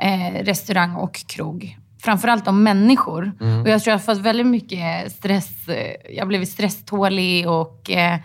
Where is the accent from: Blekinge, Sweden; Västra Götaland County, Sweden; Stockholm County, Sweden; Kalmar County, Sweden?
Stockholm County, Sweden; Stockholm; jag är från Stockholm.